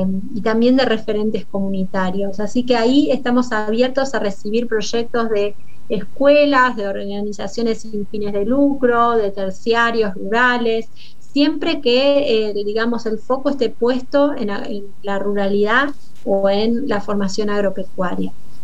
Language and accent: Spanish; Argentina; de que tengan la oportunidad educativa de involucrarnos como argentinos